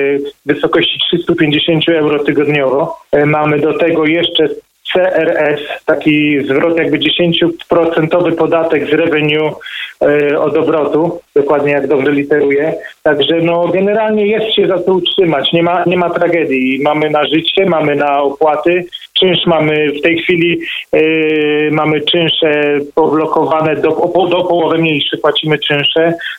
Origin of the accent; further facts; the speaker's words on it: Działdowo, Warmian-Masurian Voivodeship, Poland; moved away as an adult; now in Ireland; Ja pochodzę z Działdowa, z województwa warmińsko-mazurskiego. Moja żona z Lidzbarka Welskiego, zaraz obok Działdowa. Także piękne tereny, tęsknimy oczywiście i marzymy o tym, żeby wrócić do kraju.